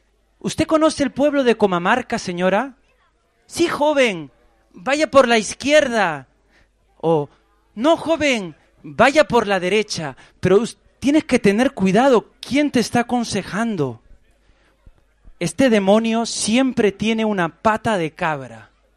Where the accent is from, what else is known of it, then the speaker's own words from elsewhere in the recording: Peru; born there; first language Quechua; Spanish is a second language; algunas palabras son en quechua, que es la lengua donde yo nací, que es el Perú.